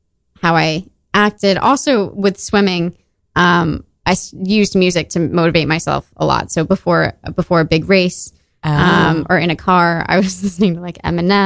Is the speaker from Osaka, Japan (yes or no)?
no; Tokyo, Japan; I grew up in Tokyo, so I was surrounded